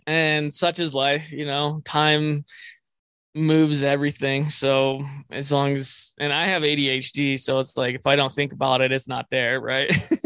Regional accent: San Bernardino, California, United States; because living, like growing up in San Bernardino, you know, there's like crimes and murders and, you know, meth labs all the time.

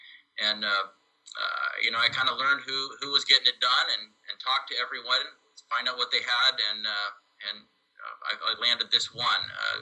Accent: Santa Rosa, California, United States; I'm from Santa Rosa, California.

